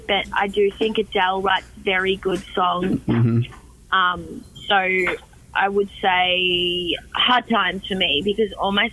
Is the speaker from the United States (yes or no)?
no; England, United Kingdom; It's crazy for me because I'm just from England, obviously.